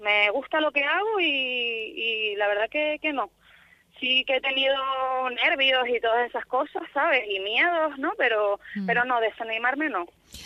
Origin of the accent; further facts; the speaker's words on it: Madrid, Community of Madrid, Spain; moved away as an adult; now in Tenerife, Spain; cuando vine de Madrid yo estudié diseño de moda ya un poquito más mayor y llegué a Tenerife